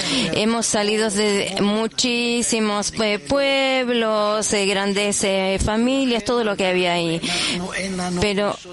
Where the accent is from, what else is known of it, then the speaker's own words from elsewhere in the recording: Netanya, Central District, Israel; y soy de Netanya.